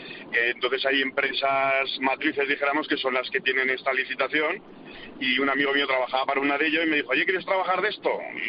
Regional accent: Zaragoza, Aragon, Spain; Pues mira, yo soy de Zaragoza.

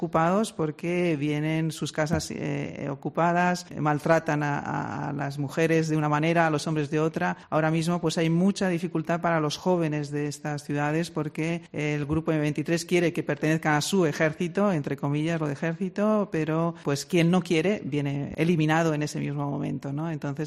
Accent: DR Congo; Y eso es lo que hemos estado viviendo pues, en la República Democrática del Congo, de donde vengo.

